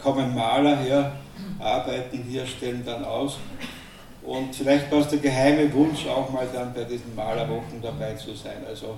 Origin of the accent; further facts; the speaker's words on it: Unterrabnitz, Burgenland, Austria; weil ich komme aus Unterrabnitz. Und Unterrabnitz ist ja das Mekka der bildenden Kunst des Mittelburgenlands, kann man sagen.